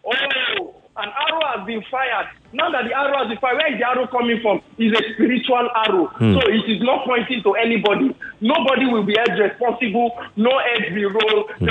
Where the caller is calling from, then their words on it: Lekki, Lagos, Nigeria; I'm calling from Lekki.